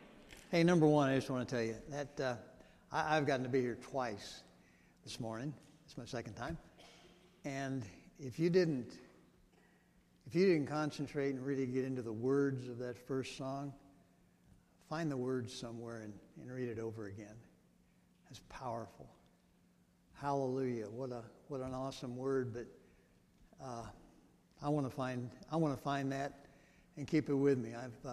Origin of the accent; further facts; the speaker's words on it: San Fernando, California, United States; born there; I was born in San Fernando, California, back in the day when it was the most gorgeous place in the world, there in the L.A. Basin.